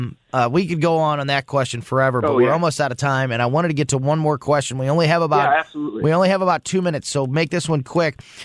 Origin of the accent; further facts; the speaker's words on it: Florissant, Missouri, United States; the chief of police of my hometown, Florissant, Missouri.